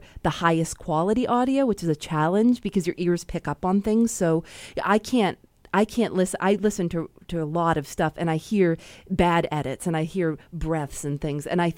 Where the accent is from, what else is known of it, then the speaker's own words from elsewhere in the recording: Chicago, Illinois, United States; a lot of times people will say, are you from another country? I'm from Chicago.